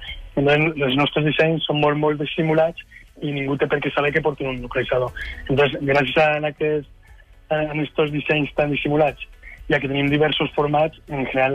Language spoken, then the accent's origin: Catalan; La Fresneda, Aragon, Spain; Jo soc de Terol, de la Fresneda. Soc de la franja del Materranya i dels barris